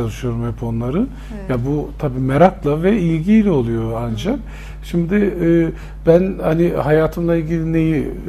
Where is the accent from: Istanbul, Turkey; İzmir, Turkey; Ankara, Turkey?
Ankara, Turkey; Ya ben Ankara doğumluyum. Hı-hı. Ankara'da doğdum, büyüdüm.